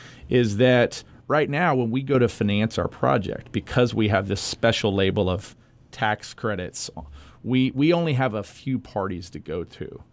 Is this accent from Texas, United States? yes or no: yes; San Antonio, Texas, United States; No, I'm from San Antonio originally, so I like